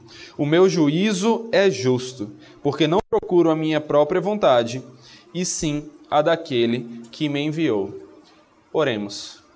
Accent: João Pessoa, Paraíba, Brazil; passei alguns dias em João Pessoa, que é minha terra

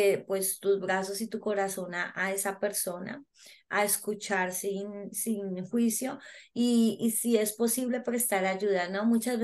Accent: Colombia; now in Canada; soy yo, que soy colombiana.

